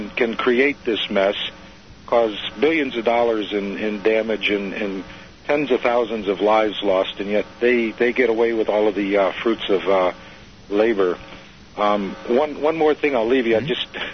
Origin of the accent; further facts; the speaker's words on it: Miami, Florida, United States; I grew up down in Miami. Our house is still there. It's a concrete block house with a flat roof.